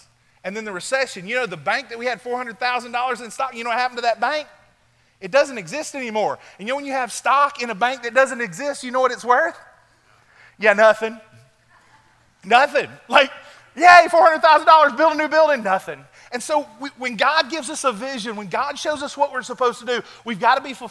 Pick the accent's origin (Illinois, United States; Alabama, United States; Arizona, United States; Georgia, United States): Georgia, United States; Bowden; Sorry, I'm from Bowden, Georgia. I'll get a little country.